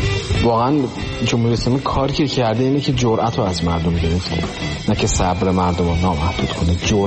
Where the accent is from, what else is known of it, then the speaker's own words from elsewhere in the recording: Iran; moved away; من صبرم نامحدود نیست و از موقعیتی که در اختیار داشتم برای مهاجرت استفاده کردم و از ایران اومدم بیرون.